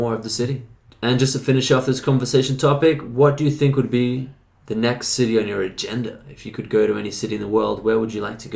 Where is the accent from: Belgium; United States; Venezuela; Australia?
Australia; Perth, Western Australia; now in Santiago, Philippines; Like, I'm from Perth City. We are in Santiago City right now.